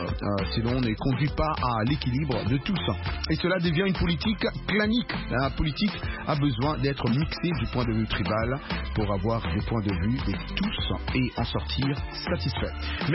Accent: DR Congo; c'est chez nous en RDC.

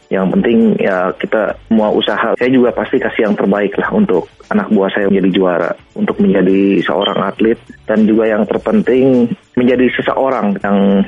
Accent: Bandung, West Java, Indonesia; Karena saya asal dari Bandung, saya juga ya pulang ke Bandung juga.

